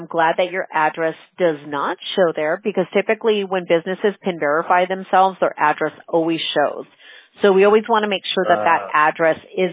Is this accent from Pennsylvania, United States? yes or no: no; California, United States; I'm from Southern California, but not from the South.